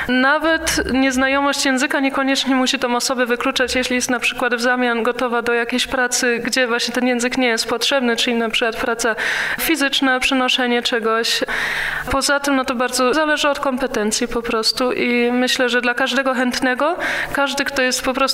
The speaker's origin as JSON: {"language": "Polish", "country": "Germany", "tie": "born or raised there", "said": "Ja akurat wychowałam się w Niemczech, gdzie ten Kościół nie jest taki żywy, jest bardzo mało młodych ludzi w Kościele"}